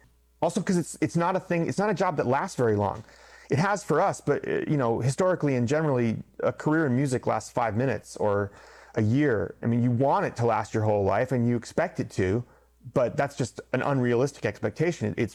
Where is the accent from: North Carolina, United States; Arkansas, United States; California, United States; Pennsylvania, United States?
California, United States; Berkeley; I grew up in Berkeley. It's a very, like, they call it a gourmet ghetto.